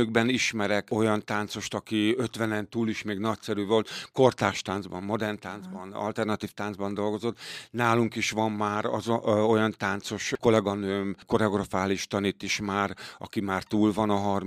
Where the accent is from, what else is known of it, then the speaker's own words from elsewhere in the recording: Pécs, Baranya, Hungary; now in Miskolc, Hungary; olyan rég költöztem el, én pécsi vagyok, olyan rég jöttem el otthonról, hogy alapjában már bőven miskolci vagyok. Úgyhogy én itt élek, itt van az életem.